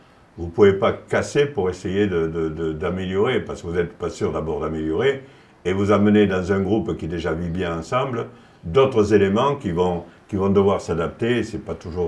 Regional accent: France; nous, en tant que Français

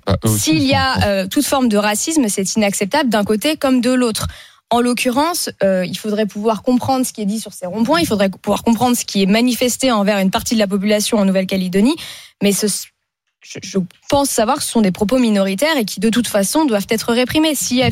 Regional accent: Sarcelles, Île-de-France, France; J'ai grandi à Sarcelles, pendant les émeutes. J'étais au lycée Jean-Jacques Rousseau, en ZEP, à Sarcelles, pendant les émeutes

